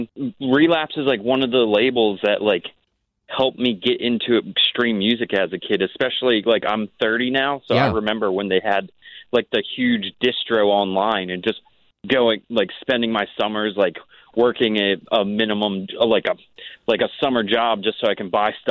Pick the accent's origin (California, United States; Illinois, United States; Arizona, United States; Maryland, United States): Maryland, United States; Ocean City; were in Ocean City, Maryland, my hometown.